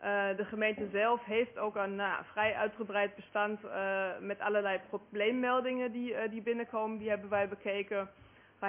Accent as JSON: {"language": "Dutch", "country": "Germany", "accent": "German", "second_language": "Dutch", "said": "U hoort mijn Duits accent."}